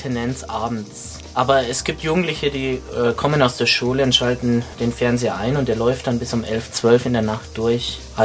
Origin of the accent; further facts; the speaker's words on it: Regensburg, Bavaria, Germany; Ja, also die zweite Koryphäe hier in Deutschland sitzt in Regensburg in meiner Heimatstadt.